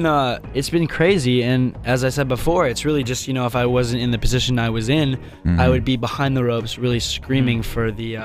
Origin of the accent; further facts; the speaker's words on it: Vancouver, British Columbia, Canada; Vancouver, Canada.